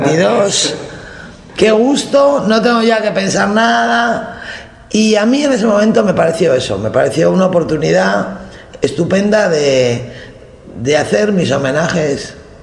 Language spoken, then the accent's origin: Spanish; Spain; Es muy curioso cómo en mi país, que tiene una historia contemporánea muy, muy, muy complicada, esa historia, pues sin embargo, en los españoles están convencidos